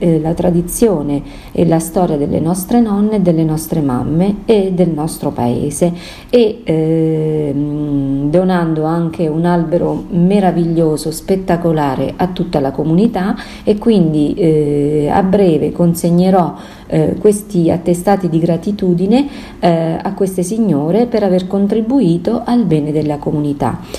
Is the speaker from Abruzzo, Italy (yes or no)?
yes; Piano d'Orta, Abruzzo, Italy; del mio comune, del mio paese di Piano d'Orta, del comune di Bolognano